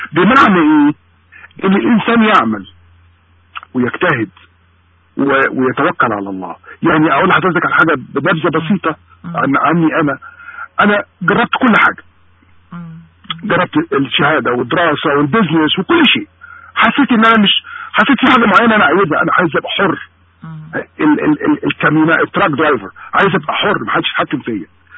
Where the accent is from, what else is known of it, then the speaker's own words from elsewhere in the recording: Syria; أنا واحد من أهل سوريا.